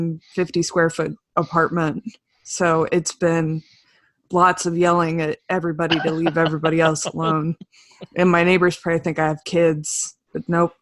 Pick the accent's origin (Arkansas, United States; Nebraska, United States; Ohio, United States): Ohio, United States; now in Washington, United States; I'm from Ohio, but I'm city folk DC now. But my whole family's from the middle of nowhere, southern Ohio.